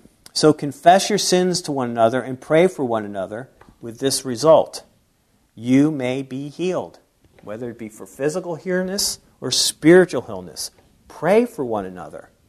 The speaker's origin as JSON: {"language": "English", "region": "New Jersey", "country": "United States", "tie": "born or raised there", "said": "I had a friend or that I grew up with in South Jersey"}